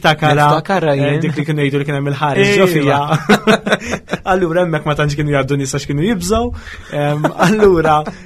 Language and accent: Maltese; Rabat, Gozo, Malta; Jien naħseb bħala tfulija kienet tfulija normali, fis-sens li qabel kollox jiena minn Rabat. Noqgħod ġo area li miliex li hija żviluppata, qed nitkellem mal-erja taċ-ċawla.